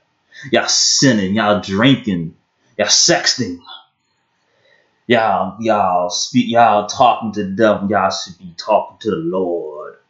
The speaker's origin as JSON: {"language": "English", "town": "Brooklyn", "region": "New York", "country": "United States", "tie": "born or raised there", "said": "So I'm talking about when I was in middle school. I'm going from Brooklyn to Queens, you know."}